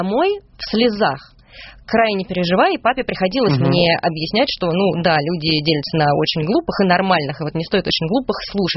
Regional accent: Moscow, Russia; И я родилась в Москве, я всю жизнь прожила здесь. Мои родители здесь родились, бабушки, дедушки.

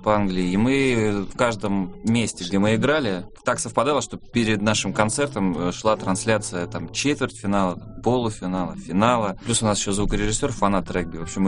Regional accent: Siberia, Russia; Вот мы сибиряки.

